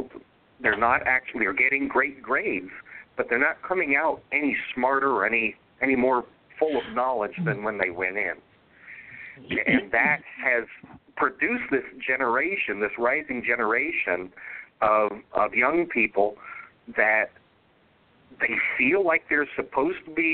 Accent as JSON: {"language": "English", "town": "Miami", "region": "Florida", "country": "United States", "tie": "born or raised there", "said": "I grew up in Miami as a kid."}